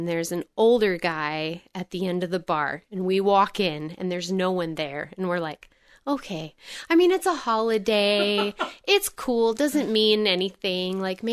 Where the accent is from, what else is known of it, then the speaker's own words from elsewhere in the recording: United States; I think, as an American